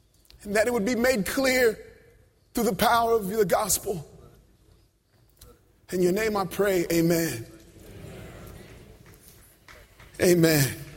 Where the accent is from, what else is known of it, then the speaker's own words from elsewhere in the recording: Virginia, United States; now in New York City, United States; And growing up in Virginia, it was my dream and excitement to come to the big city, to be in New York.